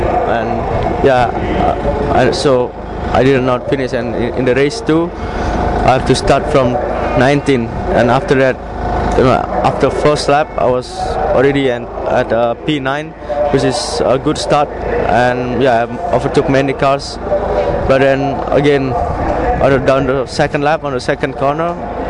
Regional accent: Solo, Central Java, Indonesia; English is a second language; It's about 1,000 kilometers from my hometown. So yeah, I always practice in Sentul when I was young, in a karting track and also the racetrack.

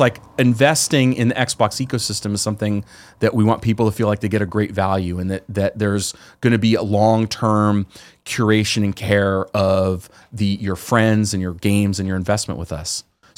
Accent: San Jose, California, United States; because I'm from the Bay Area. So I grew up in San Jose.

